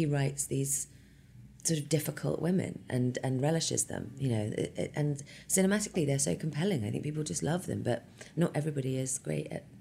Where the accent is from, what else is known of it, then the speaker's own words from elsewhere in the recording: England, United Kingdom; now in United States; I grew up in England.